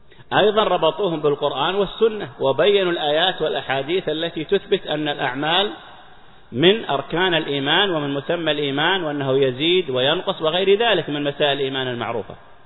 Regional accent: Saudi Arabia; عندنا في السعودية

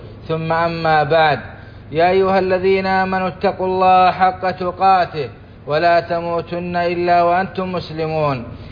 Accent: Saudi Arabia; ومن على بلادنا السعودية بالنعم الظاهرة والباطنة

